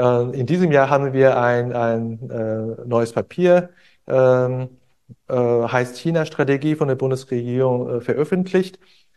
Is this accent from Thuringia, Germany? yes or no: no; Hanover, Lower Saxony, Germany; ich komme aus Hannover.